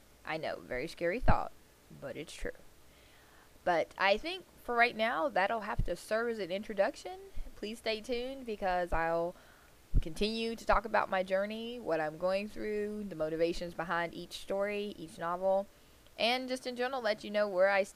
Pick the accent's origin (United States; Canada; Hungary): United States; Virginia; now in Florida, United States; I'm originally from Virginia, the mountains of Virginia, southwestern part of the state.